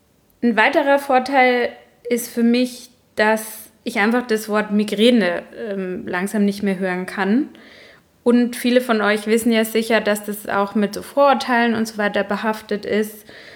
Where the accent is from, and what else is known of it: Baden-Württemberg, Germany; accent: Baden dialect